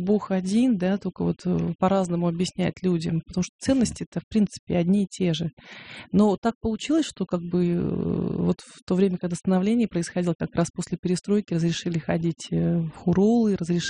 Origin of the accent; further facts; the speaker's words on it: Kalmykia, Russia; я родом из Калмыкии.